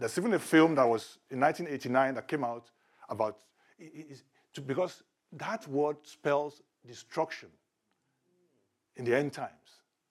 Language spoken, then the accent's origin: English; Nigeria; because I come from Nigeria, I can tell this story.